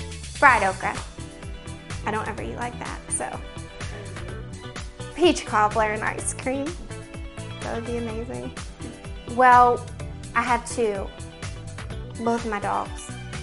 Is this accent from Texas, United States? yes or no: yes; Irving, Texas, United States; I'm from Irving, Texas, and this is my rookie year as a Texans cheerleader.